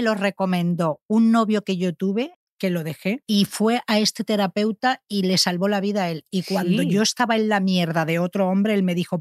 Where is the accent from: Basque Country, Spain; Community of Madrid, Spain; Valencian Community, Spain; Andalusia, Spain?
Valencian Community, Spain; La falla, como valenciana, te digo que es algo que me alucina el carácter valenciano